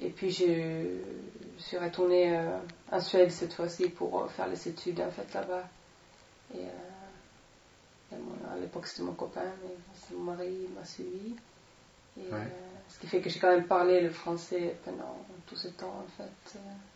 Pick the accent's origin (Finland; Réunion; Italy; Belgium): Finland; first language Swedish; French is a second language; now in France; je suis finlandaise. Il y a une minorité en Finlande qui ont la langue maternelle suédoise, un peu comme les Belges ou les Suisses, ou il y a plusieurs.